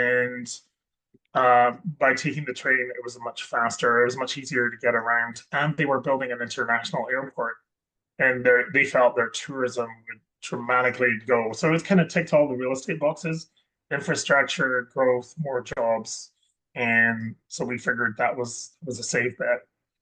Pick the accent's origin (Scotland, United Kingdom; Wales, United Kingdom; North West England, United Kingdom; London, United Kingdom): Scotland, United Kingdom; Edinburgh; now in Vancouver, Canada; I'm originally from Scotland, and it's windy and cold